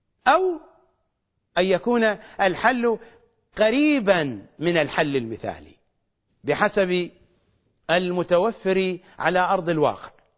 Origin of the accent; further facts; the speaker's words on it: Iraq; accent: Iraqi; بتعبيرنا الشعبي بلهجتنا العراقية